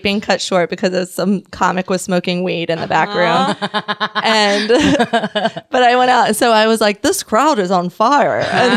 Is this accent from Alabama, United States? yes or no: yes; Alabama, United States; now in New York, United States; because I had just driven 20 hours from Alabama.